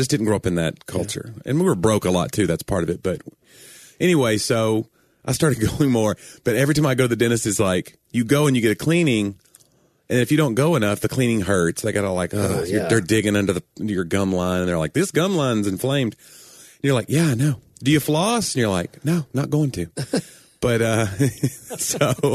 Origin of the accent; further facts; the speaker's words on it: the South, United States; accent: southern; some of my southern accent has been kind of weeded out anyway, because I'm trying to be more. But I always tell people I dial up the intensity of my southernness